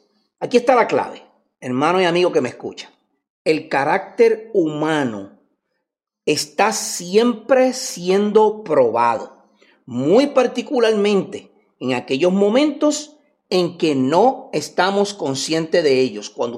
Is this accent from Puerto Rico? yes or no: yes; Puerto Rico; Nosotros somos puertorriqueños y nosotros decimos Jesús